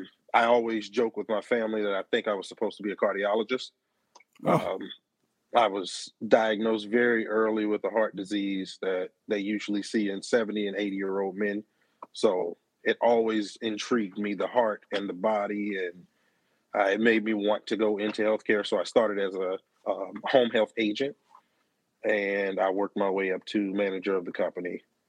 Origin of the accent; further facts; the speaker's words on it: Cincinnati, Ohio, United States; So I am originally from Cincinnati, Ohio.